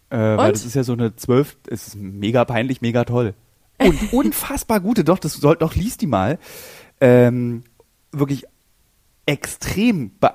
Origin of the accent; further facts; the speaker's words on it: Berlin, Germany; als Berliner ist mein Handlungsspielraum ist oft in Berlin.